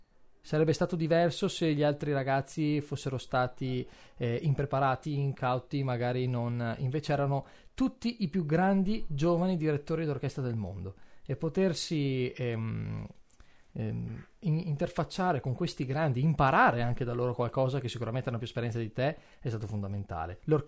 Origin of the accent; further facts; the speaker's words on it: Verona, Veneto, Italy; ho studiato a Verona, per cui sono figlio della mia città, è stata un po' la culla, la mia isola natale, il mio nido leopardiano